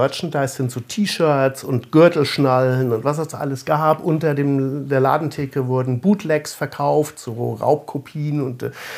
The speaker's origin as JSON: {"language": "German", "region": "Bavaria", "country": "Germany", "tie": "born or raised there", "said": "dass ich zwar aus einer relativ kleinen Stadt komme. Ich bin im Süden von Nürnberg aufgewachsen und dann mit 16 sind wir so nach Nürnberg reingezogen."}